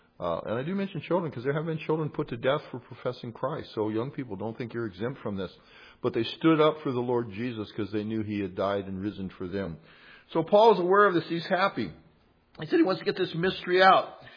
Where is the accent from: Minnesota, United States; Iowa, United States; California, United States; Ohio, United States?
California, United States; I was from the San Joaquin Valley.